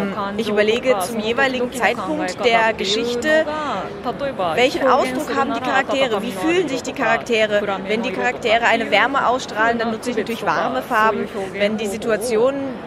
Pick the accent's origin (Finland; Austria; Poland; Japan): Japan; habe das mit meinem künstlerischen Bewusstsein als Japanerin ein bisschen kombiniert